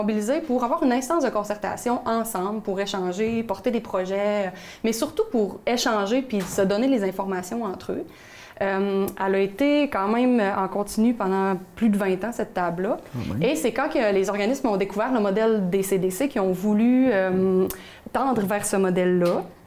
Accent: Saint-Thomas-Didyme, Quebec, Canada; moi je viens de Saint-Thomas-du-Dîme plus précisément, j'ai grandi là.

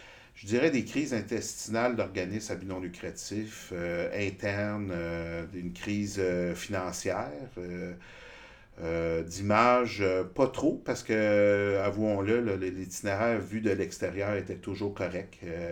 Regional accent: Montreal, Quebec, Canada; je suis un Montréalais pur, là, je veux dire, un petit gars de Rosemont, bon, qui vit aux alentours, puis qui a toujours travaillé dans le centre-ville

